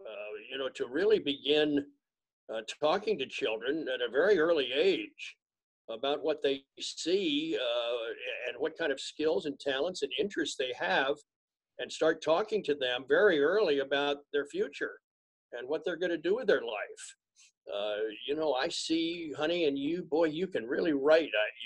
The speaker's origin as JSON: {"language": "English", "town": "Wilmington", "region": "Delaware", "country": "United States", "tie": "born or raised there", "said": "Way back when I was just a youngster growing up in Wilmington, Delaware, I was interested in all the different sports and all the teams in Philadelphia."}